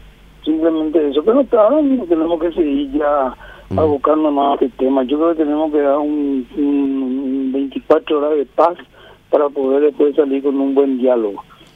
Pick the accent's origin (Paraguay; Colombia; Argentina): Paraguay; somos muchísimos los paraguayos